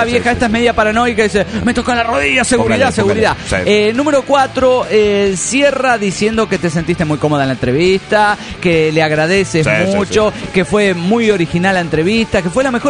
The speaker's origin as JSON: {"language": "Spanish", "town": "Monterrey", "region": "Nuevo León", "country": "Mexico", "said": "de Monterrey, Nuevo León, México."}